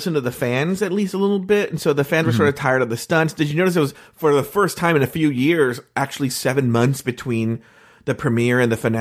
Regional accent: United States; I'm American.

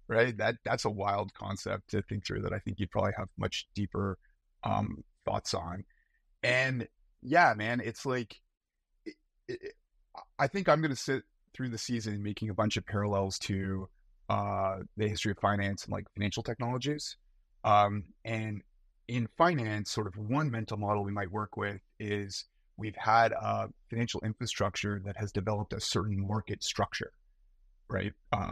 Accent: Canada; now in New York, United States; I'm Canadian, needed a visa, so I was really gonna have to work at a big bank if I wanted to stay in New York.

